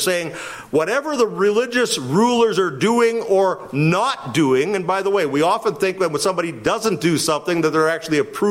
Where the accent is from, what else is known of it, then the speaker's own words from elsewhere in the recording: Winnipeg, Manitoba, Canada; I'm from Winnipeg. What does that tell you? Tells me I usually lean over towards the east because I'm used to the wind blowing me from the west.